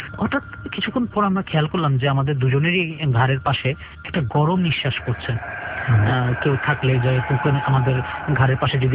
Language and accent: Bangla; Dhaka, Dhaka Division, Bangladesh; born there; প্রথমত হচ্ছে আমার আম্মা পুরনো ঢাকার, সেই সূত্রে আমার জন্ম পুরনো ঢাকায়। পুরনো ঢাকায় আমার যে বাড়িতে বেড়ে ওঠা, 4-5 পর্যন্ত আমি যে বাড়িতে ছিলাম, ভাড়া বাড়ি ছিল আমাদের